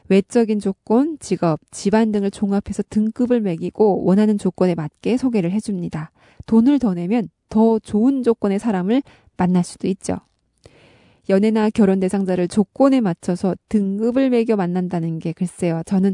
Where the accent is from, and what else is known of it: North Korea; now in South Korea